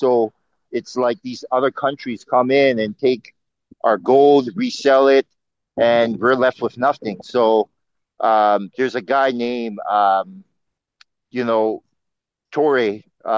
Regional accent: Ghana; because I'm from Ghana, that's my roots

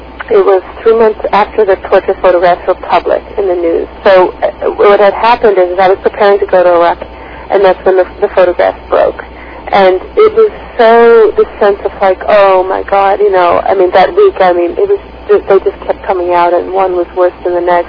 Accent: United States; then I certainly can as an American who I had the option to leave at different points.

